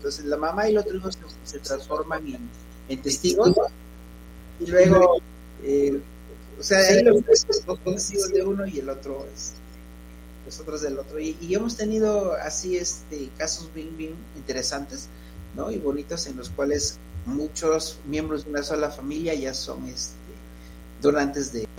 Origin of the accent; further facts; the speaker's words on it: Mexico; la llevamos en los genes como mexicanos